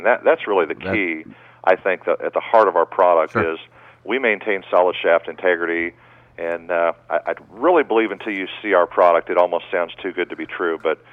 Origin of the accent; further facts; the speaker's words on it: Missouri, United States; I'm a Midwesterner, so to speak. I grew up in a small town in Missouri